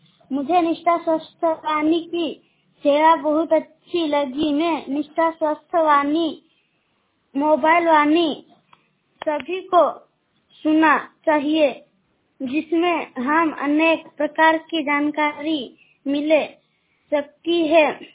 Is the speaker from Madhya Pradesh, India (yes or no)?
yes; Barwani, Madhya Pradesh, India; मैं जिला बड़वानी का निवासी हूँ।